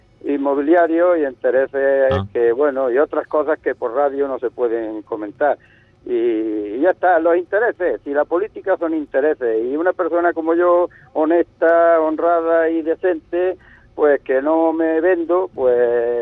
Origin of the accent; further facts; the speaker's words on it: Cómpeta, Andalusia, Spain; el pueblo de Cómpeta me conoce a mí, todos los esfuerzos y todas las cosas que he hecho yo por mi pueblo